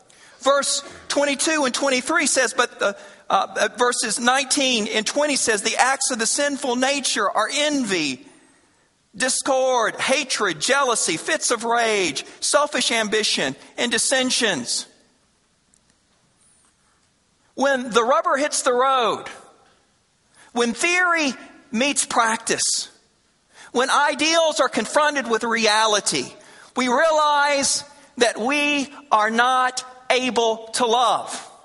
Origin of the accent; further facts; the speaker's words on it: Arkansas, United States; I grew up in Arkansas. My greatest dream growing up was to play basketball for the Arkansas Razorbacks.